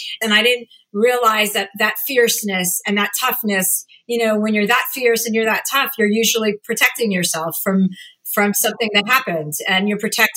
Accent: New Jersey, United States; I'm from New Jersey. I'm not going down that road.

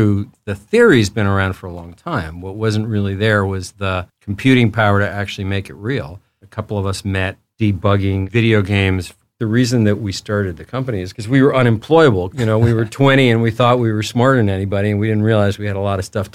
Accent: Mexico City, Mexico; now in New York City, United States; Ooh, that's a tough one. My hometown, but New York City. I've been here a long time.

